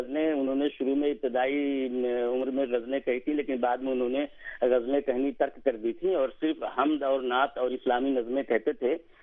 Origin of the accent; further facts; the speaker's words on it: Basti, Uttar Pradesh, India; میں اتر پردیش میں بستی ضلع کا رہنے والا ہوں, میرا آبائی وطن ہے جو اب سنت کبیر نگر ضلع میں تبدیل ہو گیا ہے, اور میں 58 میری پیدائش ہے. میں نے ابتدائی تعلیم اپنے علاقے میں حاصل کی